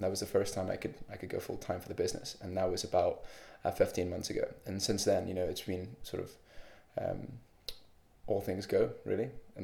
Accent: Zambia; English is a second language; moved away as an adult; also born or lived in Zimbabwe; now in United Kingdom; I'm originally from Zimbabwe. I grew up in Zambia, and then I came across the UK when I graduated from school to study mechanical engineering.

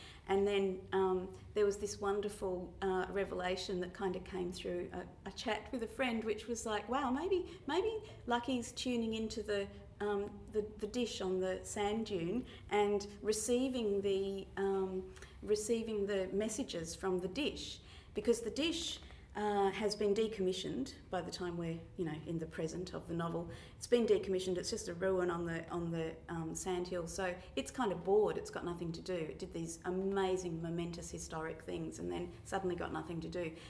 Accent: Carnarvon, Western Australia, Australia; So I grew up in Carnarvon, which is on the north coast of WA. It's absolutely, you know, really in the middle of nowhere, you know. The nearest town is kind of 500 k's away. You know, it's that kind of remote.

